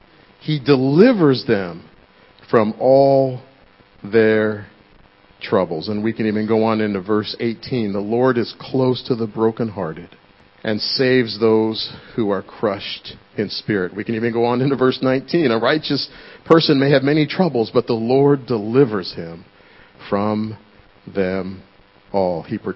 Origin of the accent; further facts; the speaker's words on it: Denver, Colorado, United States; You know, growing up in Denver, the Nuggets were not very good.